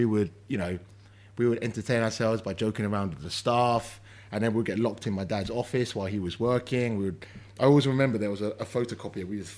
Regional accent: London, United Kingdom; I grew up in London.

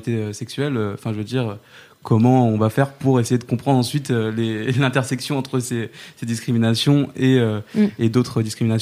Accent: Saint-Denis, Île-de-France, France; j'ai grandi à Saint-Denis. J'ai fait tout mon parcours ici. Et en fait, j'ai grandi autour des problèmes.

